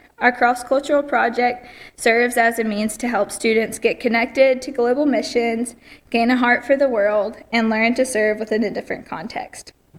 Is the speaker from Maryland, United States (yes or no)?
no; Pinehurst, North Carolina, United States; I'm born and raised in Pinehurst, lived here my whole life, been growing up in the church here my whole life.